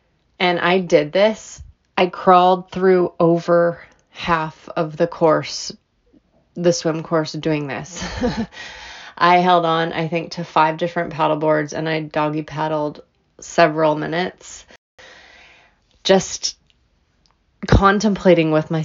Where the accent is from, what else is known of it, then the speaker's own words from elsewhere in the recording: Canada; I'm Canadian